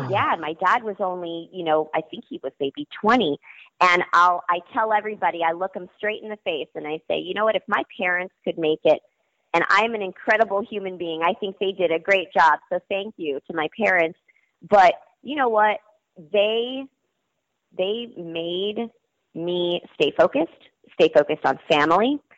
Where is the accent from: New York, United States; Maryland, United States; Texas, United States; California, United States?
California, United States; Fremont; So shout out to Fremont, California, a town in the East Bay, I guess in Northern California, right? So you've got the Bay Area. Fremont is it was a really awesome and diverse place to grow up.